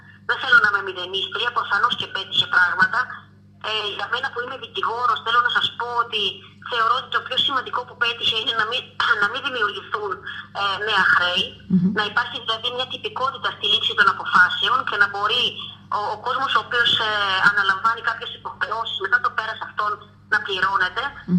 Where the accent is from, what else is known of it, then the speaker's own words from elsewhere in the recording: Agrafa, Central Greece, Greece; υπάρχει αγάπη για τον τόπο μου, σε αυτόν τον τόπο που μεγάλωσα και, σε αυτόν τον τόπο που σήμερα εμφανίζει αυτό το τέλμα. Υπάρχει ένα τέλμα στο Δήμο Αγράφων